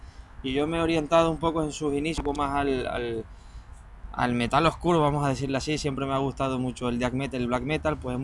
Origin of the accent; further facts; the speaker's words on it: Portugal; Spanish is a second language; yo soy de Portugal